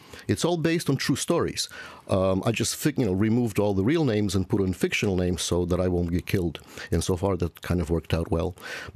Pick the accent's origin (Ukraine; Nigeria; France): Ukraine; now in St. Louis, United States; When we immigrated from Ukraine to America, to St. Louis, Missouri, my parents promised to their best friends that they would write every 2 weeks for the entire duration of our immigration